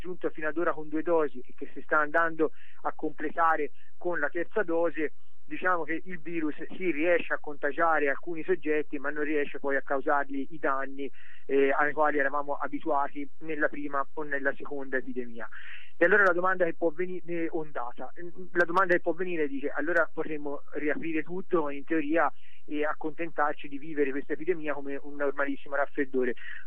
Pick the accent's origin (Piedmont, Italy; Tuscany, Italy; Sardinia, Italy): Tuscany, Italy; Siena; anche in Toscana, io sono di Siena, anche a Siena abbiamo una sorveglianza molto capillare